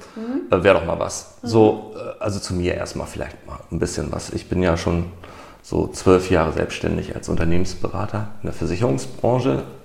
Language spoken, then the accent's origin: German; Hamburg, Germany; Ich komme aus Hamburg, ne?